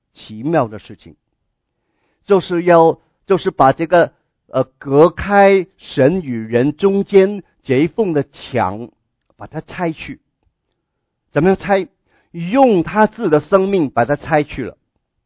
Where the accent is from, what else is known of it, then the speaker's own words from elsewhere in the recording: China; 所以我们中国人有一句话，无法无天啊，讲的不太标准啊